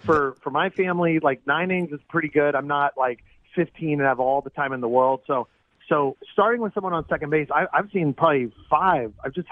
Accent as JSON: {"language": "English", "region": "California", "country": "United States", "tie": "born or raised there", "said": "Because so I grew up in the Bay Area, and Tony La Russa basically started that whole"}